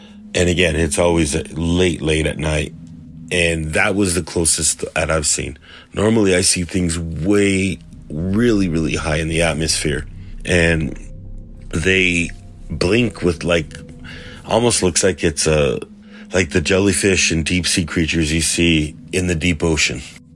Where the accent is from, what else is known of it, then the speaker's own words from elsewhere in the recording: New Mexico, United States; I'm from New Mexico. I live on the reservation about 23 miles northeast of Los Alamos.